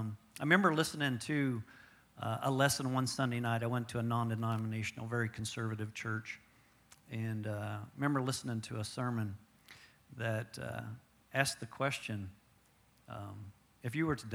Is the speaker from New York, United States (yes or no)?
no; Tulsa, Oklahoma, United States; I grew up in Tulsa, Oklahoma, in a Christian family